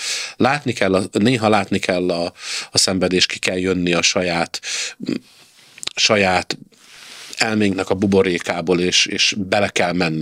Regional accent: Törökszentmiklós, Jász-Nagykun-Szolnok, Hungary; a Törökszent Miklósi cigánytelepen a Hold utca 2 szám alá a házhoz, ahol én nevelkedtem

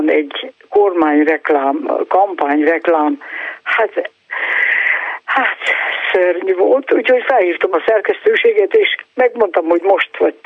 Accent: Szabolcs-Szatmár-Bereg, Hungary; now in Jászjákóhalma, Hungary; Azt szeretném mondani, hogy én Beregi vagyok eredetileg, a Szabolcs az már Beregnek a Beregi oldalán, ami itt maradt Magyarországon, és a 60-as években jártam általános iskolába

